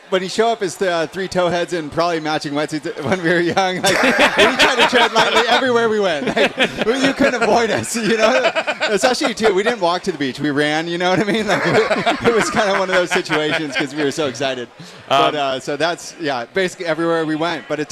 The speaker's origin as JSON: {"language": "English", "town": "San Clemente", "region": "California", "country": "United States", "tie": "born or raised there", "said": "Lower Trestles is dear to my heart, obviously growing up in San Clemente."}